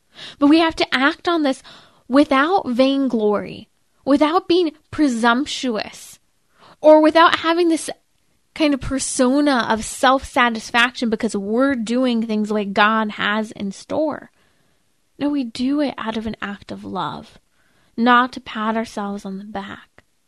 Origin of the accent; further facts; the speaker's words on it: United States; because we're American, we love freedom, right?